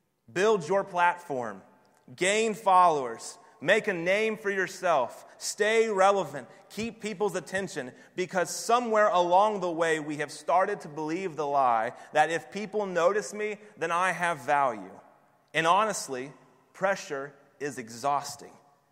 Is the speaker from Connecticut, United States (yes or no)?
yes; Bridgeport, Connecticut, United States; It must be because I'm from Bridgeport